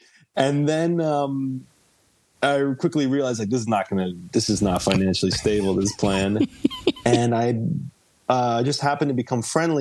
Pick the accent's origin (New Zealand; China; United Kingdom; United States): United States; New York; We were in an old speakeasy because we're from New York and it just seemed more appropriate.